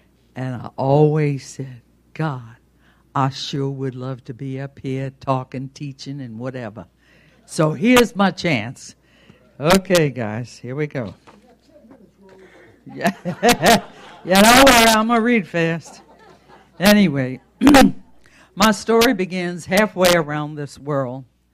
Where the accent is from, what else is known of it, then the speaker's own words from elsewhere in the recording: New Orleans, Louisiana, United States; born there; I was born in New Orleans, so now everybody knows where I come from.